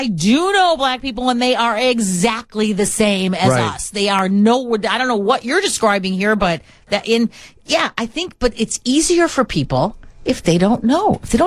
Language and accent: English; Chicago, Illinois, United States; Yeah, I grew up in Chicago.